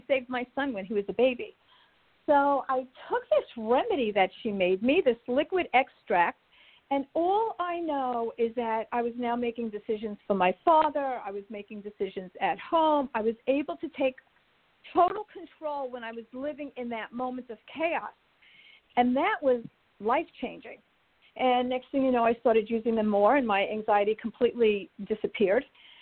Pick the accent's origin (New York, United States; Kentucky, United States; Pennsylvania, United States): New York, United States; accent: New York; But I'm in New York. You're hearing my New York accent.